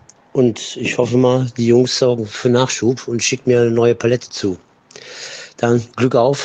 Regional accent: Cologne, North Rhine-Westphalia, Germany; ich als Kölner. Viel zu herb, geht wieder auf meinen Magen.

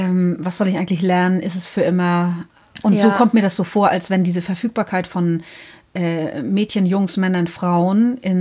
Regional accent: Northern Germany, Germany; Wir kommen aus dem Norden Deutschlands

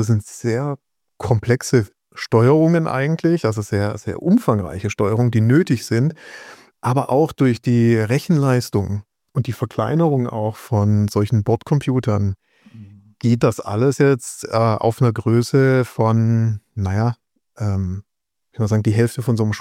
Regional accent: Heilbronn, Baden-Württemberg, Germany; weil ich da aufgewachsen bin in der Gegend

